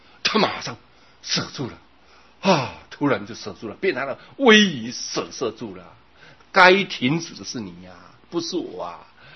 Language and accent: Chinese; China; 说真的我想到啊，我们中国人太有智慧了